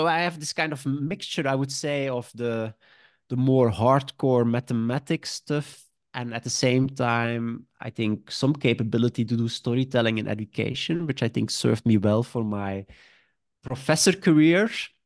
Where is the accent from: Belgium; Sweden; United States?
Belgium; Sint-Niklaas, Flanders; English is a second language; I grew up in Sint-Niklaas, city of 50,000 people in Belgium. I come from a family with a lot of teachers.